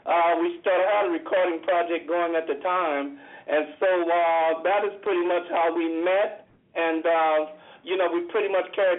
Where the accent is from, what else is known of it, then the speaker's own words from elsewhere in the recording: Los Angeles, California, United States; I grew up in the Watts area. I was living in the Jordan Downs housing project, not doing too well at the time.